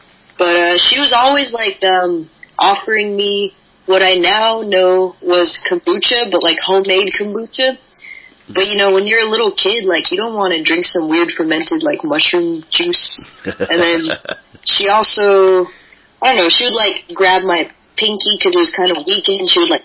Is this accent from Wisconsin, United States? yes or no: no; San Francisco, California, United States; Yeah, I grew up in the Tenderloin.